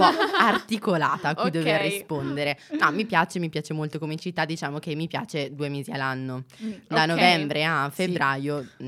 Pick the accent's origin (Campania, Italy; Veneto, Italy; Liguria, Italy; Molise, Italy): Veneto, Italy; Verona; now in Milan, Italy; sono anch'io ovviamente una fuorisede, una new entry in questa città un po' caotica. Io sono di Verona, originaria, ho sempre vissuto lì tutta la mia bellissima vita in una bellissima città e poi a settembre sono entrata a far parte della Milano City.